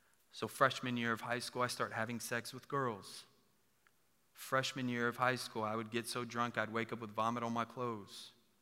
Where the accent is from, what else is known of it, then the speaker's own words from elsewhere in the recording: San Antonio, Texas, United States; I grew up born and raised in San Antonio. Come on, 210, baby.